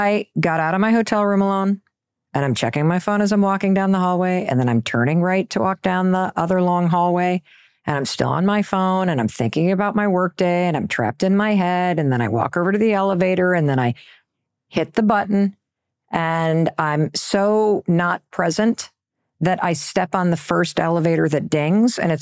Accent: Midwest, United States; I always said it was because I grew up in the Midwest.

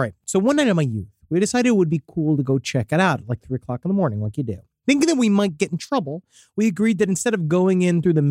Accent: Salt Lake City, Utah, United States; I grew up in Salt Lake City. No, I'm not a Mormon.

